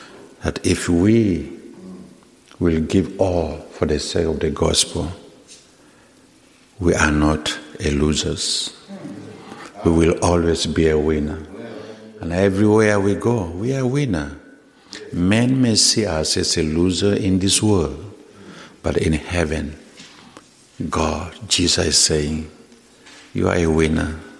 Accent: South Sudan; now in United States; I'm from South Sudan. South Sudan is the newest country, 10 years old today.

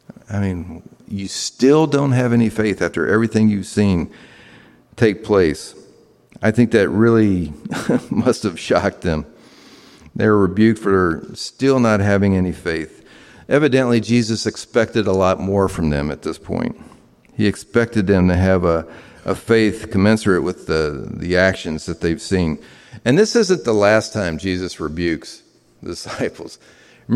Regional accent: Tennessee, United States; I grew up basically on President's Island working down there.

